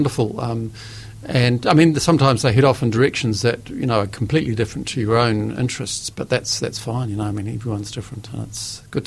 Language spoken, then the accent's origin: English; Christchurch, Canterbury, New Zealand; I was brought up in Christchurch and lived there for 27 years